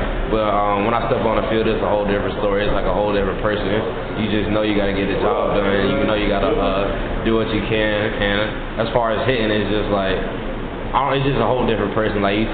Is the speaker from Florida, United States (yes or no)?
yes; St. Petersburg, Florida, United States; I'm actually from St. Petersburg. I played probably like 10 minutes away from here.